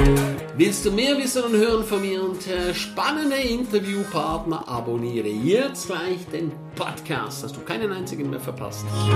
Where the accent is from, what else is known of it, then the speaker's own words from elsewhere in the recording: St. Moritz, Graubünden, Switzerland; Und ich sage auch immer, ich überwintere in meiner Heimat in St. Moritz.